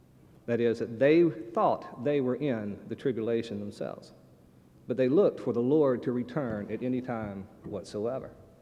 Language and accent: English; Swift Creek, North Carolina, United States; Now, actually, I grew up right around Swift Creek, North Carolina. I would say Cary, but that's too dignified.